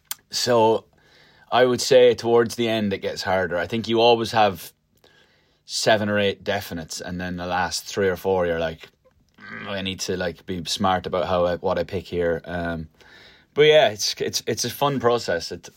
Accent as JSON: {"language": "English", "country": "Ireland", "said": "I feel like I'm crazy Irish, like when I listen to myself back in interviews and I'm like, oh my god."}